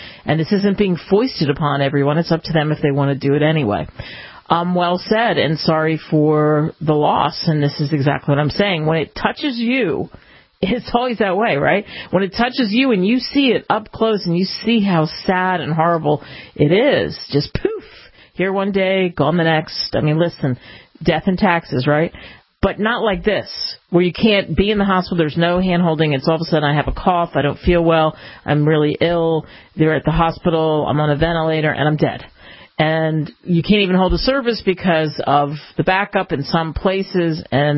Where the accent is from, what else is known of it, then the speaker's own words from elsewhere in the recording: United States; Listen, I'm an American.